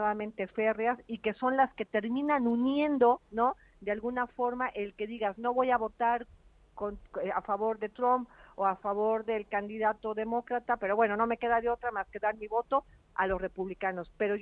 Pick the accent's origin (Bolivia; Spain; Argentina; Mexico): Mexico; Acuérdate que allá en México era el Yankees go home, ¿no?